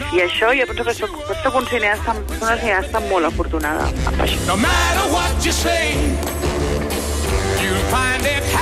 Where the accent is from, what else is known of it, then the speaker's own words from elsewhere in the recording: Barcelona, Catalonia, Spain; Jo visc a Gràcia encara, vull dir, és un tros de la meva infantesa, no?